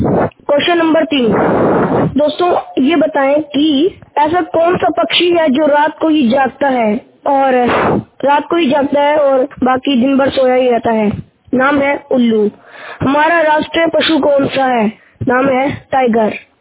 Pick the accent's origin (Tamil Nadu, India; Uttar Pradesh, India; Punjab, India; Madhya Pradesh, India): Punjab, India; Ludhiana; मैं लुधियाना पंजाब से हूँ